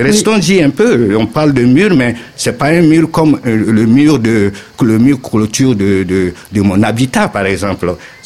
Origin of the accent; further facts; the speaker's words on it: Mali; je suis malien et aussi de l'Afrique de l'Ouest